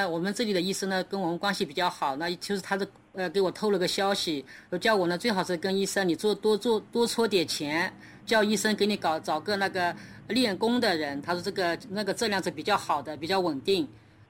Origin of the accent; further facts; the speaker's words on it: Zhejiang, China; 我是浙江的，但是我现在人住在那个重庆人民医院，